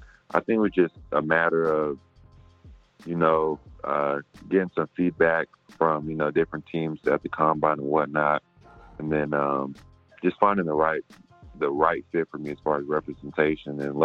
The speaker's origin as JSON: {"language": "English", "region": "California", "country": "United States", "tie": "born or raised there", "also_born_or_lived": "Sacramento", "said": "Yeah, I grew up in the Bay, and then I moved to Sac around middle school."}